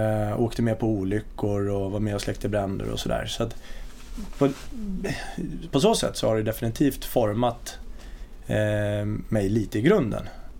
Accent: Nynäshamn, Stockholm County, Sweden; Jag är uppvuxen i Nynäshamn och har bott nere i Nynäshamn tills att jag började skulle göra lumpen faktiskt.

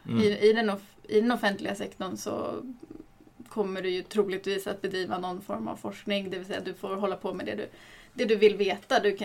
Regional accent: Stockholm, Stockholm County, Sweden; now in Lund, Sweden; jag kommer från Stockholm och jag kände att jag vill flytta ifrån Stockholm.

